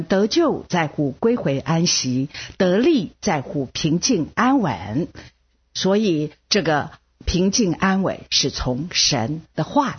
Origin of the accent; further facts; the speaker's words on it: Taiwan; accent: Taiwanese Mandarin; 这个我的台湾国语讲的也还行